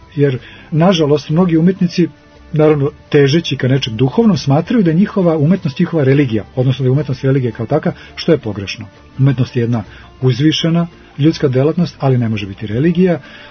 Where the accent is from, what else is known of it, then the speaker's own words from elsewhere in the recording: Belgrade, Serbia; moved away as an adult; now in United States; ja sam Beograđanin i to je nešto što se ne može iščupati. Znači, tamo sam rođen, tamo sam odrastao i tamo sam živio do 27. svoje godine. Sa 27 godina, 87. sam otišao u Ameriku